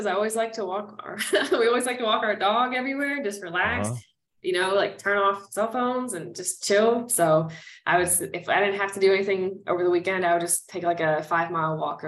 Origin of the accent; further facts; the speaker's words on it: Raleigh, North Carolina, United States; now in Charlotte, United States; I grew up pretty much here in North Carolina in Raleigh. Like, I haven't moved too far. I went to college in Raleigh, then I've moved around a little bit, and now I'm in Charlotte.